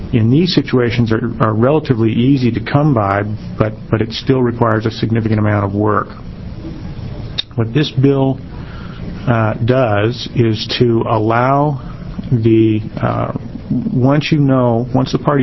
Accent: Eugene, Oregon, United States; I'm an attorney from Eugene

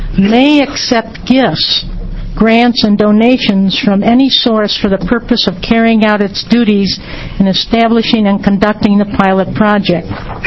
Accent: North Bend, Oregon, United States; I'm from North Bend, Oregon.

